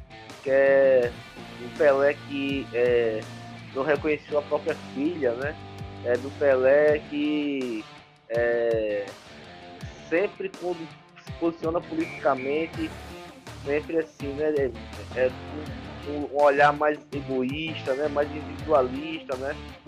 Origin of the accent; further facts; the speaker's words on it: Brazil; Mas eu, como brasileiro